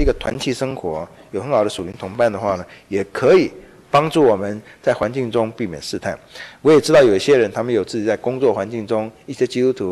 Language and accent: Chinese; Henan, China; 很多人自己就是我就是河南农村长大了